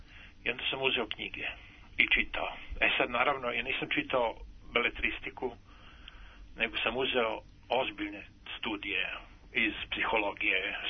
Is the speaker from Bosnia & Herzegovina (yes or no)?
yes; Bosnia & Herzegovina; zato što sam poreklom iz Bosne, iz jednog malog grada, gdje sam završio osnovnu i srednju školu